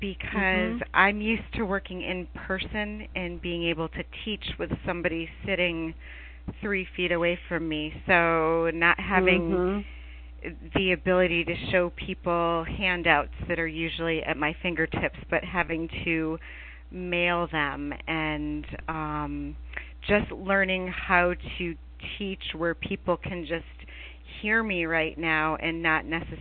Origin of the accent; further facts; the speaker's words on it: Connecticut, United States; I am from Connecticut.